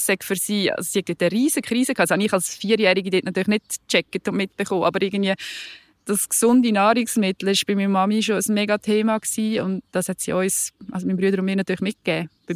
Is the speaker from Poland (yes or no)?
no; Aargau, Switzerland; now in Nunningen, Switzerland; weil ich bin zwar im Aargau aufgewachsen, die prägende Zeit, aber meine Mami war aus der Ostschweiz, mein Vater von Zürich, jetzt bin ich schon länger da, jetzt eben in Nunningen.